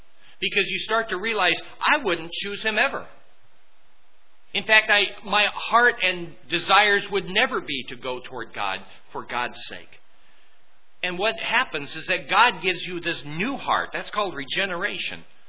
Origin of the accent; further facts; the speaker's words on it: Colorado, United States; also born or lived in California; I come from from Colorado. I end up in California.